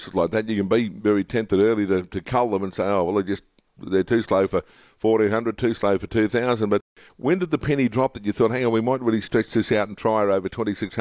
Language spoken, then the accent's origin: English; Queensland, Australia; I grew up in the Darling Downs in Queensland, Leanne, and on a farm.